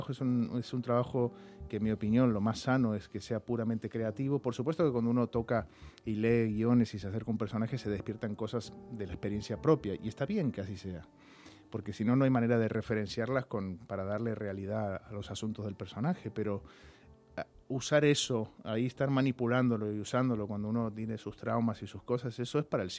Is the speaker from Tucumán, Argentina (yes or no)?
no; Córdoba, Argentina; Yo soy de Córdoba, que ya mi acento aparece al rato de que llego allí a Córdoba, ahí empieza a aparecer